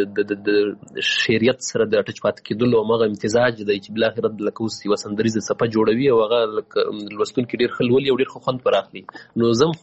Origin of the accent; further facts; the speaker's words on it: Paktika, Afghanistan; also born or lived in Waziristan, Pakistan; زه پیدا شوی په وزیرستان کې یم بیا بیرته کډه شوی پکتیکا کې یم او پکتیکا غوندې یو ولایت کې یوه وړه سیمه چې هغوی تاجک نشینه یا دري ژبې دي